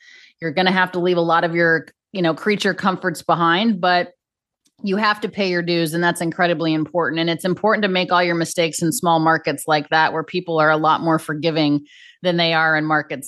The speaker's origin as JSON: {"language": "English", "region": "Colorado", "country": "United States", "tie": "born or raised there", "said": "our love for the Denver Broncos, you know, born and raised in Colorado."}